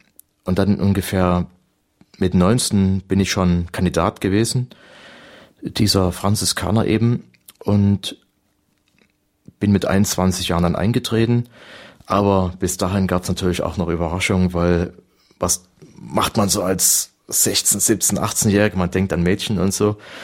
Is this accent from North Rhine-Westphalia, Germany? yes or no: no; Pirna, Saxony, Germany; now in Ireland; ich komme aus Sachsen und wie ich manchmal sage, Obersachsen. Und gebürtig aus Pirna bei Dresden, vielleicht bekannt durch die vielen Hochwasser der Elbe. Und jetzt bin ich aber in Irland. Und jetzt aber hier in Balderschwang